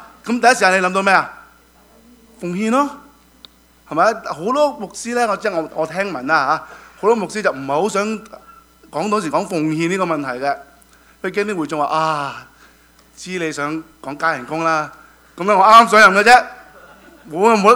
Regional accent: Hong Kong; 所以我们香港人就变了英国的殖民地，所以我感恩了，我是殖民地出世 的人了，那就受了英国教育了

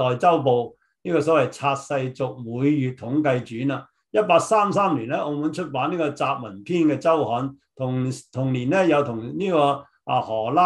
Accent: Guangdong, China; 我们广东人有很多广东的我们广东话那些个来源都不清楚的。

